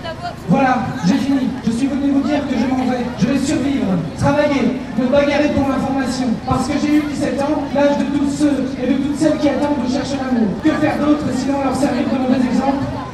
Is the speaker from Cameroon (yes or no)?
no; Segré, Pays de la Loire, France; Je viens de Segré